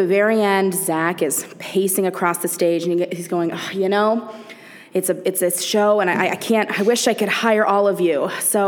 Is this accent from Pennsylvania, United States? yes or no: no; Thousand Oaks, California, United States; So I did, I grew up in Thousand Oaks, California, and I did Showboat Youth Theater